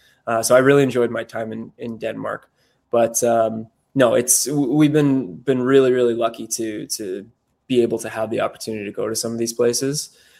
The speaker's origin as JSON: {"language": "English", "region": "Ontario", "country": "Canada", "tie": "born or raised there", "said": "growing up in Canada and Ontario"}